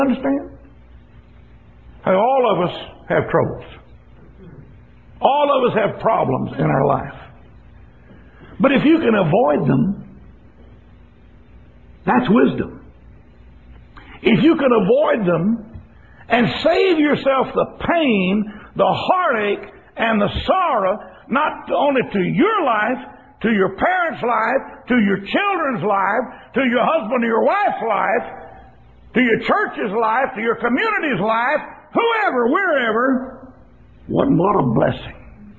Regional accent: San Antonio, Texas, United States; Well, maybe I grew up in San Antonio and it was the mean streets of San Antonio when I was growing up in them.

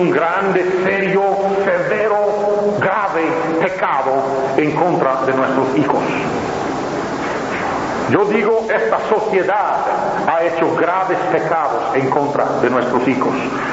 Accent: United States; En mi tierra, Estados Unidos, es más de 1 millón por año que mueren

